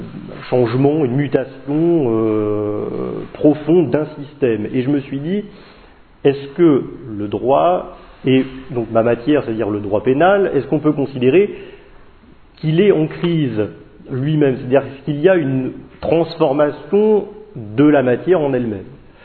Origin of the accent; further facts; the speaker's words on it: Saint-Étienne, Auvergne-Rhône-Alpes, France; Moi je ne viens pas de Lyon, je viens de Saint-Étienne